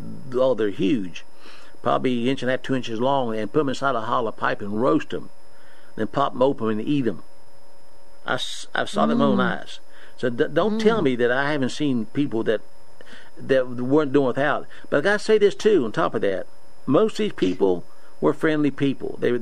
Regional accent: Monroeville, West Virginia, United States; We grew up in Monroeville, West Virginia. My dad worked hard, really hard.

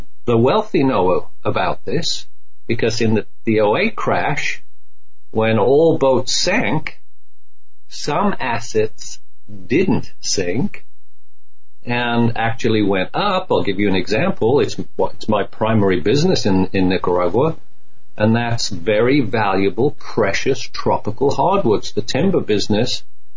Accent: United Kingdom; I'm a proud American British, you know, I'm joint. I mean, I love my home country, the old country.

